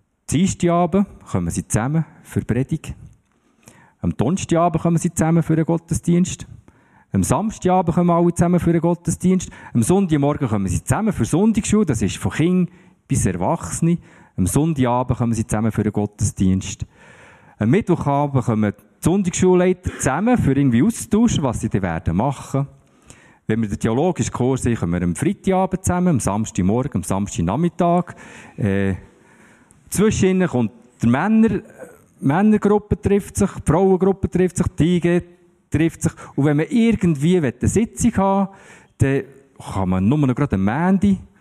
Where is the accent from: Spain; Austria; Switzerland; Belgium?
Switzerland; Ich bin Schweizer, ich bin auch hier gross geworden.